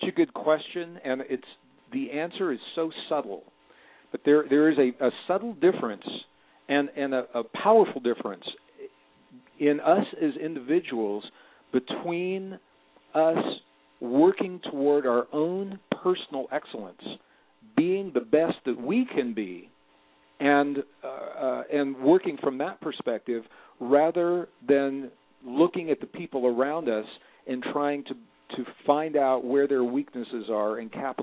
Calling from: Santa Fe, New Mexico, United States; I'm calling you from Santa Fe, New Mexico today.

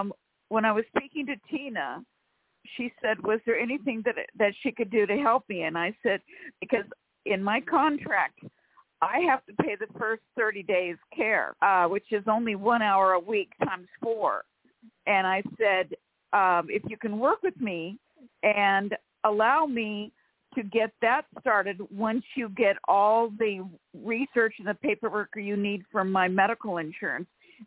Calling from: California, United States; from California.

